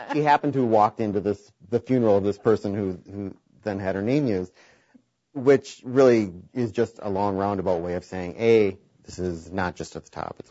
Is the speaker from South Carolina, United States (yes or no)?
no; Chicago, Illinois, United States; It's when I say I was from the Midwest, I mean, I was from Chicago.